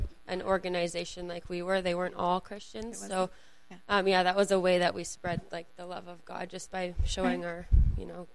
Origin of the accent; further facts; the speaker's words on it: Canada; And we were like, "Oh, we're from Canada," but we told her which churches we were from.